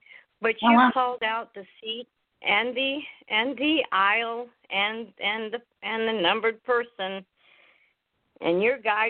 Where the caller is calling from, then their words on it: Harrisburg, Pennsylvania, United States; also born or lived in Anna Maria; I'm calling from Harrisburg, Pennsylvania. I miss being in Anna Maria. It's one of my hometowns.